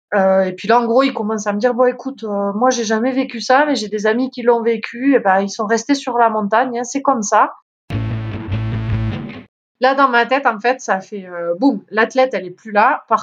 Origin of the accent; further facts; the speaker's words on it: Font-Romeu, Occitanie, France; j'ai 37 ans, je suis originaire des Pyrénées-Orientales, Font-Romeu plus précisément.